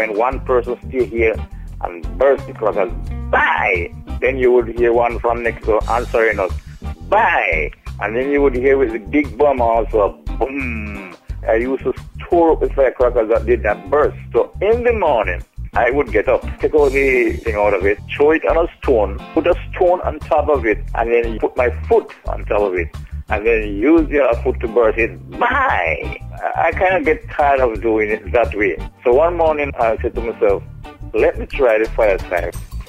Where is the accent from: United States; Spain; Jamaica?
Jamaica; Lawrence Tavern, Saint Andrew; I'm from Mount Ogle in St. Andrew, Lawrence Tavern.